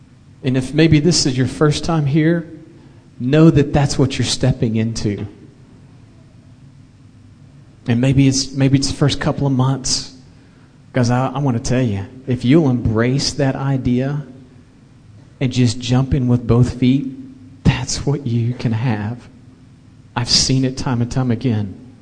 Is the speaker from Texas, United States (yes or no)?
yes; Springtown, Texas, United States; And I said … Where are you from? Springtown, Texas. What's your major? It was biology at the time.